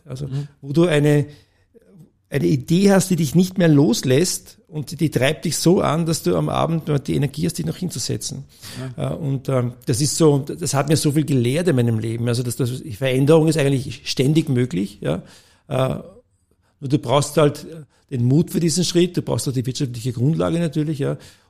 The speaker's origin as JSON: {"language": "German", "region": "Vienna", "country": "Austria", "tie": "born or raised there", "said": "ich bin in Wien groß geworden."}